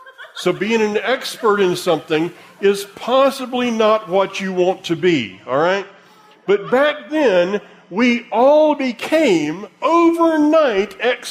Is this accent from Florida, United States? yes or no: yes; Florida, United States; I'm from Florida. Don't they know that? The first time I'd ever seen snow was in Alabama in a freak snowstorm. I grew up surfing.